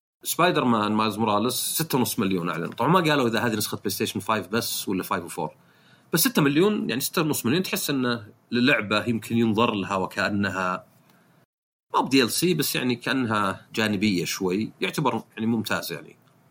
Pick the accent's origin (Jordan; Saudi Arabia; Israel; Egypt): Saudi Arabia; هذا في معظم العالم يعني حتى عندنا في السعودية